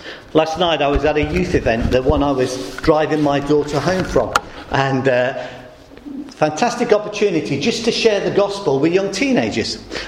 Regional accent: Midlands, United Kingdom; I'm from the Midlands, born and bred.

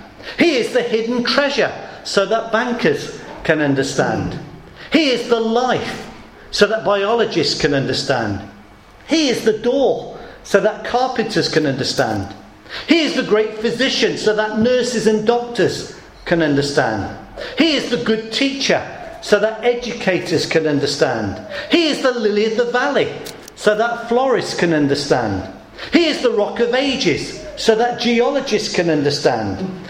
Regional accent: England, United Kingdom; And he might be nice to us, but let's face it, we're just English people. English people.

